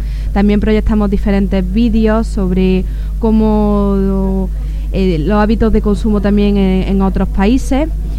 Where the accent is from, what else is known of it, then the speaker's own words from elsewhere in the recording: Córdoba, Andalusia, Spain; y vengo de Córdoba.